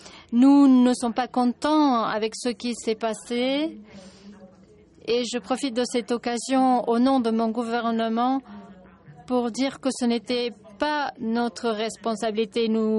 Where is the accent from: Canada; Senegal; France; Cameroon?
Senegal; Je suis de Sénégal.